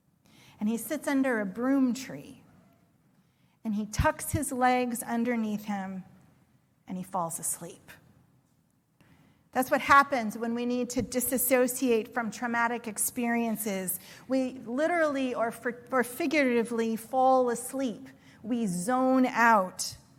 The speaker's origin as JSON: {"language": "English", "town": "Springfield", "region": "Illinois", "country": "United States", "said": "Now, I'm from Springfield, Illinois, and I was pretty sure I hadn't gone all the way there."}